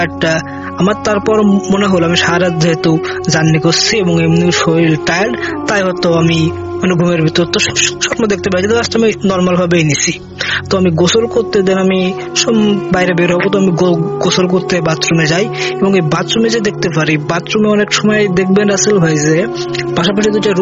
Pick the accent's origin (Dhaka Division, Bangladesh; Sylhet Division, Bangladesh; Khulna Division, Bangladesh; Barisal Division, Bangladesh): Khulna Division, Bangladesh; Jessore; আমি পাঁচবাড়িয়া বাখারপাড়া যশোর থেকে বিলং করি।